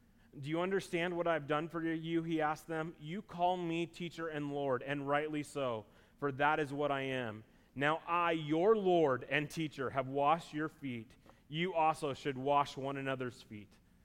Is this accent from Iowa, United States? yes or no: yes; Iowa, United States; I grew up in Iowa, and it was an ordinary sunny day